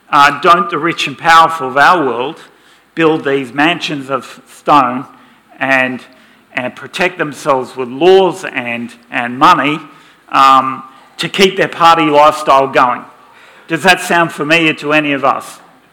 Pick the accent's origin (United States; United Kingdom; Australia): Australia; Geraldton, Western Australia; I'm from Geraldton, it's part of the deal.